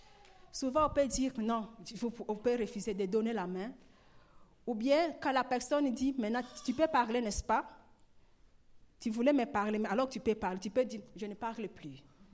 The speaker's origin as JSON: {"language": "French", "town": "Goma", "region": "North Kivu", "country": "DR Congo", "said": "Moi, je suis de Goma, mais il était venu de Bukavu"}